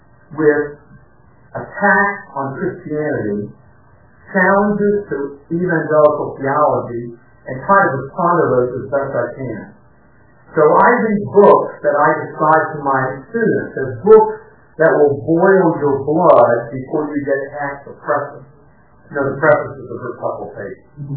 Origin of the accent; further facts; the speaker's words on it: North Carolina, United States; I grew up in North Carolina, and when I grew up in North Carolina, television was in its infancy.